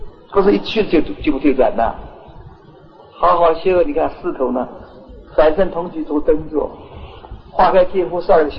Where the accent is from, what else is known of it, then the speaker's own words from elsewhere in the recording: China; 所以现在我们大陆人啊，很舍命